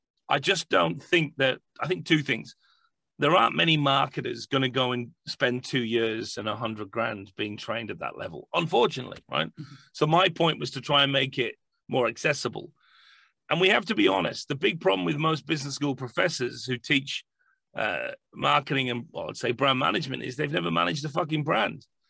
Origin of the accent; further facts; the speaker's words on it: North West England, United Kingdom; You know, I'm more prosaic. You know, I'm from Cumbria, for God's sake.